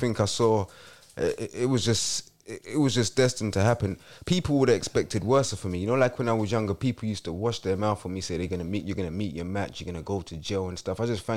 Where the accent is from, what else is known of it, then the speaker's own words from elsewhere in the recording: London, United Kingdom; But as a man, I said, I cannot come back. I'm from London. I can't come here, get stabbed in the first week, and I'm duck out.